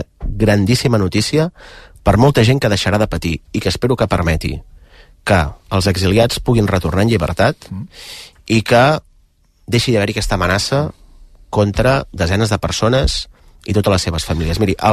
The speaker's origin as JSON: {"language": "Catalan", "region": "Catalonia", "country": "Spain", "said": "com a català i com a persona que s'estima el seu país"}